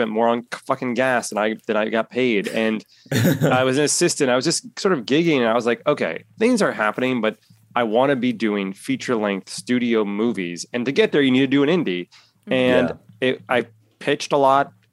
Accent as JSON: {"language": "English", "town": "Manhattan", "region": "New York", "country": "United States", "tie": "born or raised there", "also_born_or_lived": "California", "said": "I mean, I am born and raised in Manhattan. I went to school in California. I lived in California for 7 years after college."}